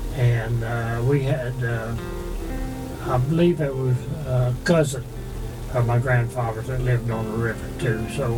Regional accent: Van, Arkansas, United States; born there; I was born in April 17, 1926, in Arkansas County at a little town called Van, Arkansas.

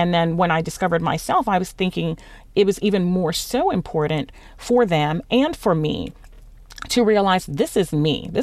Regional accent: Midwest, United States; also born or lived in Texas; I was raised in the Midwest and then later moved to Texas.

